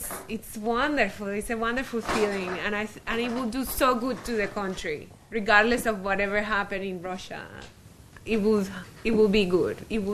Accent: Panama; moved away as an adult; now in Sydney, Australia; Growing up in Panama was actually quite good because it's like if you live in Adelaide, that there are not that many people and there's no traffic.

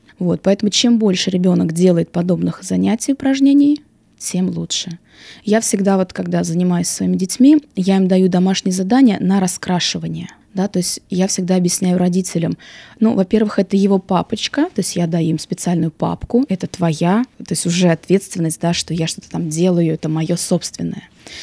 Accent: Russia; moved away as an adult; я из России, работая там логопедом, я наблюдала абсолютно то же самое

